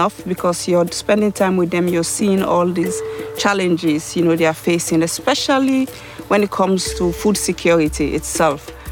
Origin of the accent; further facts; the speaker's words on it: Freetown, Western Area, Sierra Leone; I was born in Freetown, Sierra Leone. I come from a tribe called the Fulanis. It's the largest nomadic tribe in Africa, actually. And we are herders, so I grew up in that community